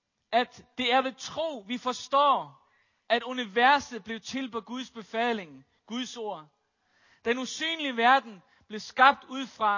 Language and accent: Danish; Faroe Islands; Jeg er født og opvokset på Færøerne, så jeg har set en hel masse ting.